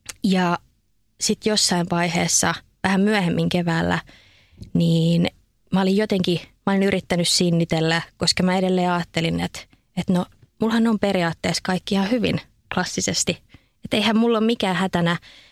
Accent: Lahti, Päijät-Häme, Finland; now in Helsinki, Finland; mä oon alun perin Lahdesta. Mä muutin Lahdesta Helsinkiin.

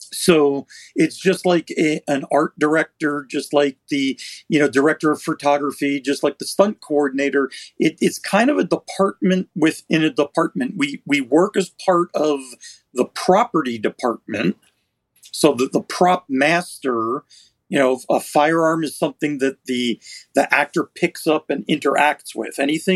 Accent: Israel; moved away as an adult; now in United States; he moved to Israel when I was about 4.5 years old. So I grew up in Israel. I served in the military in Israel.

